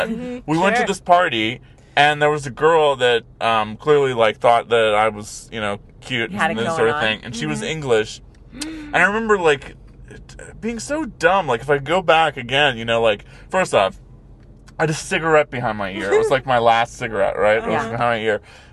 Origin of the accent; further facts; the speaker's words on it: Virginia, United States; going to a wedding back home. I'm from Virginia.